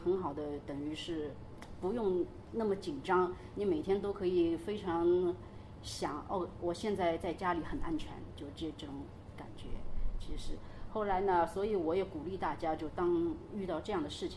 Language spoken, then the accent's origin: Chinese; China; 我们中国人而且有一个习惯